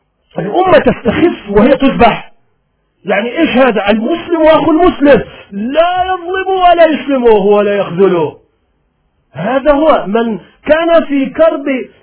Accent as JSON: {"language": "Arabic", "country": "Iraq", "said": "الناس في بلادنا العراق تحترق"}